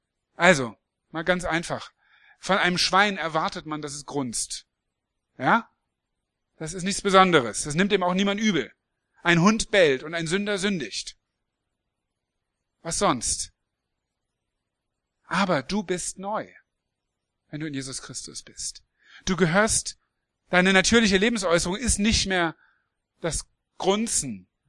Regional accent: Hanover, Lower Saxony, Germany; Ich komme ursprünglich aus Hannover, wie einige wissen.

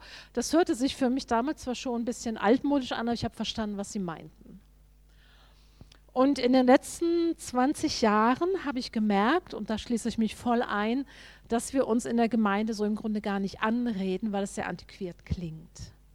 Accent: Hanover, Lower Saxony, Germany; war ich in Norddeutsch, dann komme ich aus Hannover

